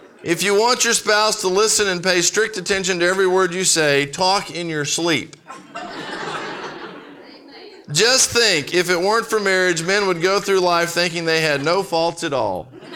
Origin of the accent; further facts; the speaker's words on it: Brazil; I was raised in Brazil where it is there's poverty